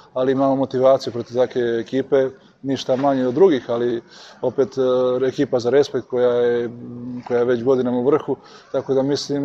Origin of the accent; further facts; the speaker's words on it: Serbia; mi ćemo svakako kao Srbija, kao Srbi idemo na svaku pobedu